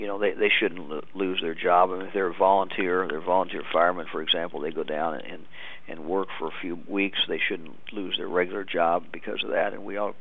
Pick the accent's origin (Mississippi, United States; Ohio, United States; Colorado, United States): Ohio, United States; Cedarville; a lot of the men and women who are doing this back in my home state